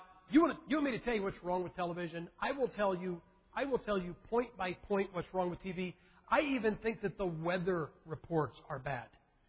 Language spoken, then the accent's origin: English; Ohio, United States; I know you guys count yourself as the South, and I'm from Ohio.